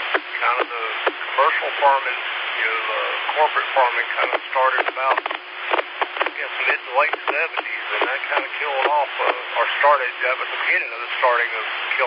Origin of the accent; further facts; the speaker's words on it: Macon, Georgia, United States; Actually, Jerry, I'm from Macon, and my grandparents had that farm outside of Idalia, a little community called Cedar Crossing.